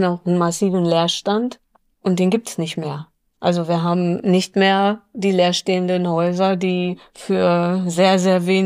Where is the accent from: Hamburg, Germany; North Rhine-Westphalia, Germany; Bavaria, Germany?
North Rhine-Westphalia, Germany; Lemgo; wenn ich jetzt mal in meine Region gucke, ich komme aus dem Lemgo, in meinem Dorf 26 Haushalte